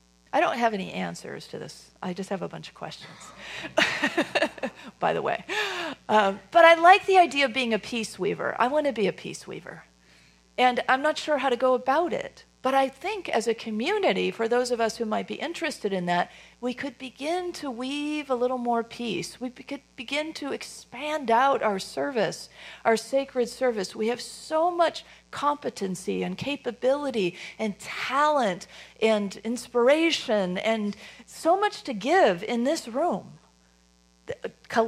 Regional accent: Chicago, Illinois, United States; She was a pioneer, and she was a real heroine in my hometown of Chicago, where she had a settlement house called the Hull House.

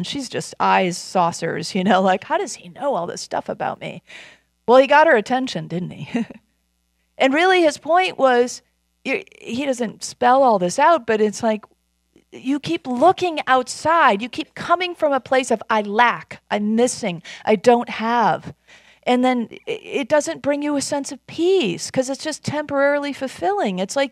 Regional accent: Midwest, United States; now in California, United States; Brenly and I come from the Midwest, so earthquakes and wildfires were not like our thing

